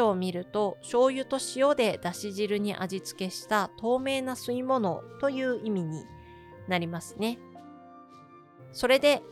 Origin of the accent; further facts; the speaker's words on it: Saitama, Japan; born there; 私の場合は埼玉県生まれで